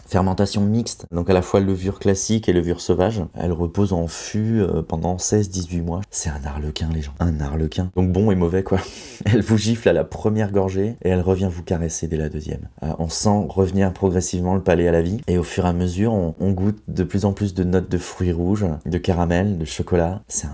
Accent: Nouvelle-Aquitaine, France; Je viens du Pays Basque.

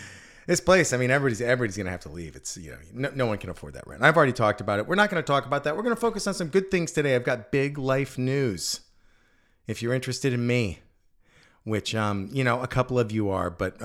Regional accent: California, United States; I'm from the Bay Area.

